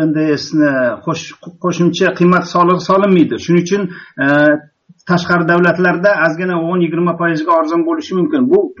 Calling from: Astana, Kazakhstan; Men Astanadan

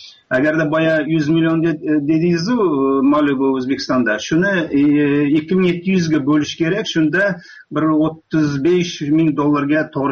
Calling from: Astana, Kazakhstan; Men Astanadan

